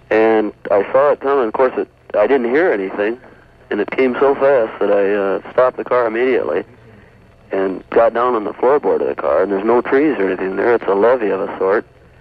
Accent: Mound, Minnesota, United States; I'm from Mound. I live on Island Park, though.

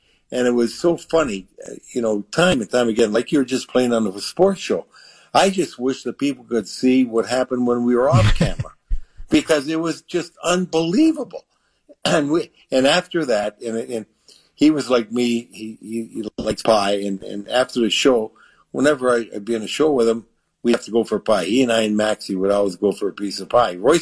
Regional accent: Canada; moved away as an adult; now, remember, I come from Canada. In Canada, they have grades 9, 10, 11, 12, and we had 13 then, which is like the first year of college.

